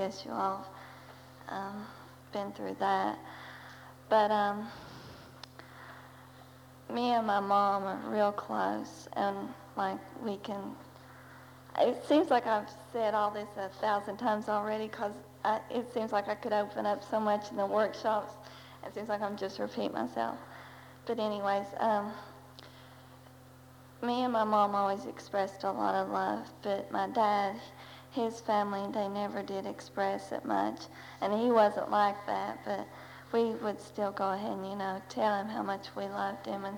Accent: Chapmanville, West Virginia, United States; I'm from Chapmanville in Logan County, West Virginia

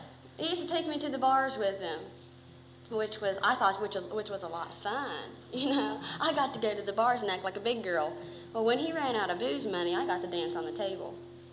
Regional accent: Akron, Ohio, United States; I'm from Akron.

